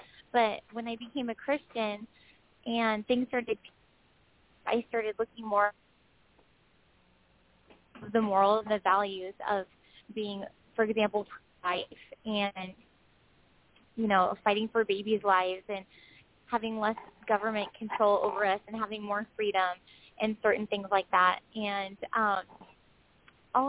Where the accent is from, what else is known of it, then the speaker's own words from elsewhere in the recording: San Diego, California, United States; Oh, I was saying that, you know, I was born and raised in San Diego from a pretty liberal Democrat family.